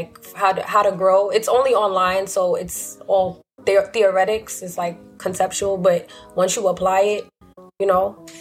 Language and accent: English; Jamaica; And I'm Jamaican